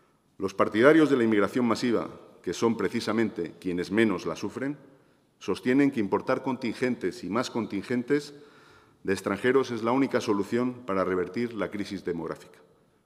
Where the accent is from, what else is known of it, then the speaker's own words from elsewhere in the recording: León, Castile and León, Spain; born there; also born or lived in Mexico; Nací en León, por empeño de mi madre. Ella y mi padre llevaban años instalados en México, a donde habían viajado en busca de oportunidades que aquí no encontraban. A los 2 meses me instalé en aquel país con ellos y con mi hermano. Regresamos todos cuando yo tenía 9 años.